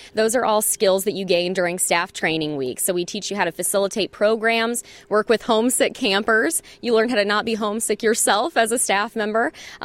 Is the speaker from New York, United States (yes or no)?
no; Indianapolis, Indiana, United States; Well, I'm from Indianapolis, and I was not a country girl at all, not very outdoorsy.